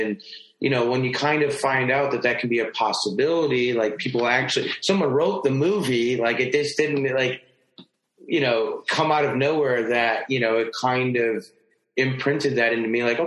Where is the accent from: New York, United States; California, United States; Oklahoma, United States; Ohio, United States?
New York, United States; Syracuse; there's a movie studio now in Syracuse, like, in my hometown